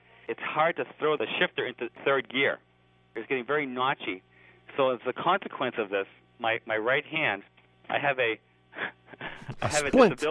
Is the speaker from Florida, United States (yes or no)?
yes; Orlando, Florida, United States; Orlando, Florida. Home of Mickey Mouse and very hot weather.